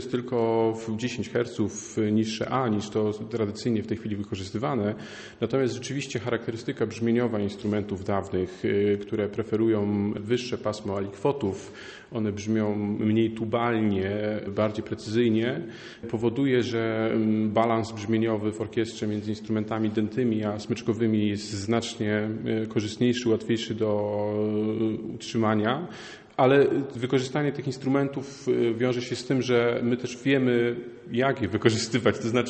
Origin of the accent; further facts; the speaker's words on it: Poznań, Greater Poland Voivodeship, Poland; Poznań to moje rodzinne miasto